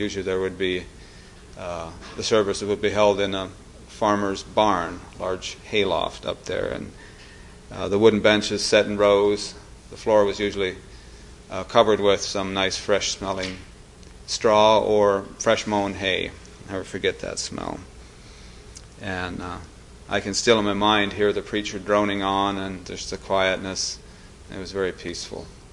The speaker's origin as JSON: {"language": "English", "town": "Atlantic", "region": "Pennsylvania", "country": "United States", "tie": "born there", "said": "I was born in Crawford County, Pennsylvania, in the little village of Atlantic. It was a quiet little town. It had a gas station, a Methodist church, a grocery store, and not much else."}